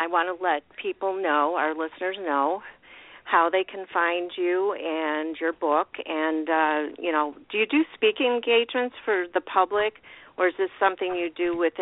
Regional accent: Chicago, Illinois, United States; Well, heck, I grew up in Chicago. I grew up with the gangs.

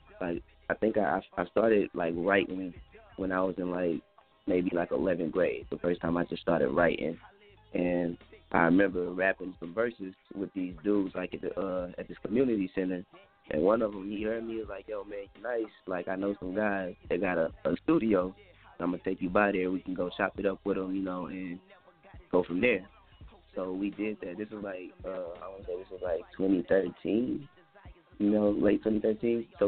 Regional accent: Houston, Texas, United States; You know, I'm from Houston, born and raised, A-Leaf to be specific, man.

